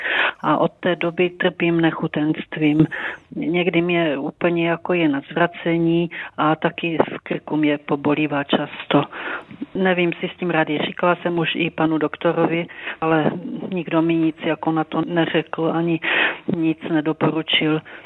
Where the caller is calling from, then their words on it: Moravian-Silesian Region, Czechia; Dobrý den, jsem posluchačka ze Severní Moravy, mám 72 roku.